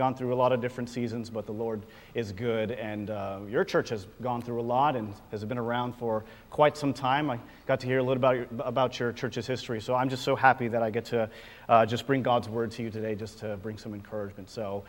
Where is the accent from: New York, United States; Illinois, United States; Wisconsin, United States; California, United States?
California, United States; Lakewood; But I'm born and raised in the Long Beach area in a really small city called Lakewood. It's between Cerritos and Long Beach. No one knows about Lakewood.